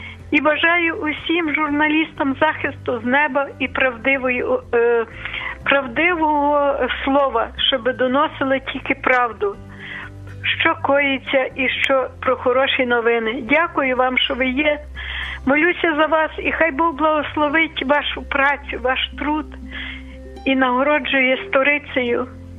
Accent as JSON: {"language": "Ukrainian", "town": "Lviv", "region": "Lviv Oblast", "country": "Ukraine", "said": "Я зі Львова"}